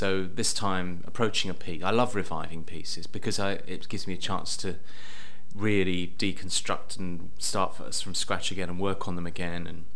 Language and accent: English; London, United Kingdom; born there; I was born in London, born in Hackney. And so that was my background, really.